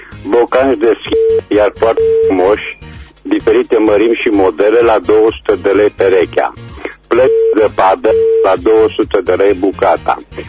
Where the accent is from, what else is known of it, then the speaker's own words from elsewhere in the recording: Reșița, Caraș-Severin, Romania; tot sunt din Reșița